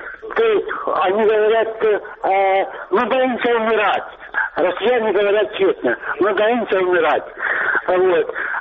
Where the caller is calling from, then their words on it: Luhansk Oblast, Ukraine; Луганская область.